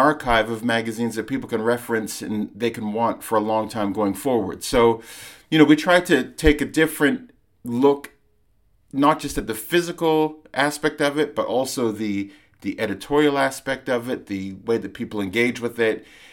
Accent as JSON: {"language": "English", "town": "Vancouver", "region": "British Columbia", "country": "Canada", "tie": "born or raised there", "also_born_or_lived": "London", "moved": "as an adult", "said": "I grew up in Vancouver, but I lived in London from when I was 19 till I was in my mid-30s."}